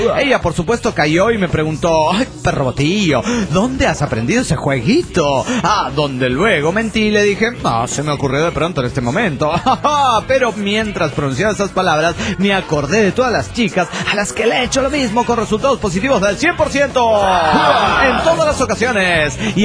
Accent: San Martín Texmelucan, Puebla, Mexico; de Texmelucan, Puebla, México.

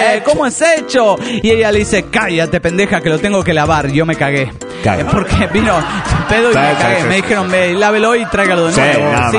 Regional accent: Toluca, State of Mexico, Mexico; Soy el locochón de Toluca, México.

